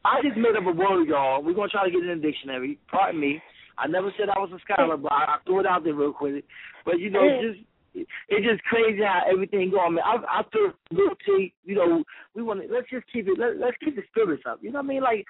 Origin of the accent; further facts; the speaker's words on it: Milton, New Jersey, United States; I told somebody, well, I grew up in Milton, Jersey.